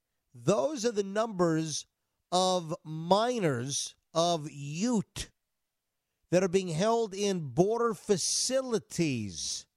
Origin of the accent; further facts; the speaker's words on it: Florida, United States; The state of Florida, my home state, lowered the vaccine age to 50 plus today.